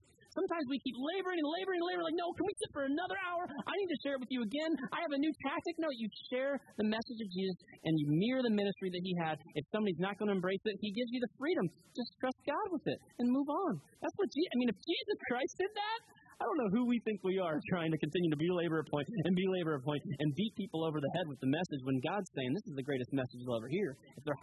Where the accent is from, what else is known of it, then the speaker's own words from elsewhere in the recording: Coral Springs, Florida, United States; I know when I go back to my hometown, people still look at me like, I remember you. I think my face is still in Walmart somewhere. I'm not allowed in the one in Coral Springs, Florida.